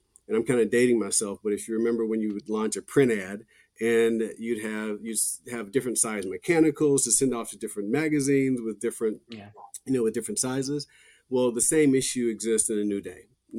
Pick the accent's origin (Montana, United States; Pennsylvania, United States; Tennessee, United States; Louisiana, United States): Louisiana, United States; I'm from Louisiana, where Mardi Gras is, so I really appreciated the brass band.